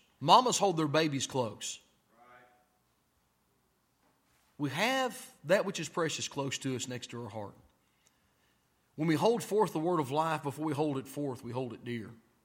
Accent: United States; Now, I'm an American, and some folks who've been in our church are from other places.

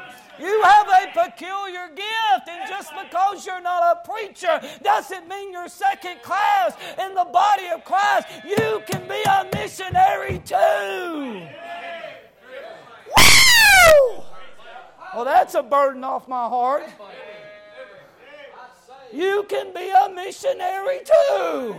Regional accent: Appalachia, United States; I'm from Appalachia.

